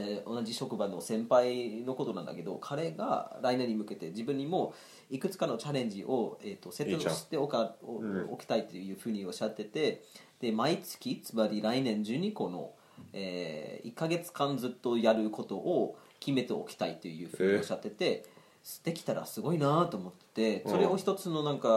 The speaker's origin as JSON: {"language": "Japanese", "town": "Frankfurt", "region": "Hesse", "country": "Germany", "said": "今27で、で30歳になる年に、僕ねフランクフルト出身だとみんな覚えてるかもしれないんだけど、うん、フランクフルト出身で、"}